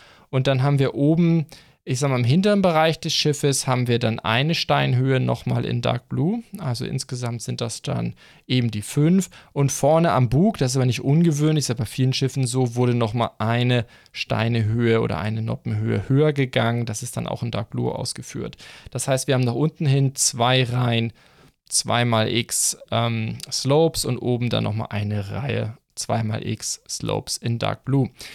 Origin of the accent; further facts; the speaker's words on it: Kiel, Schleswig-Holstein, Germany; im Kieler Hafen, wo ich herkomme.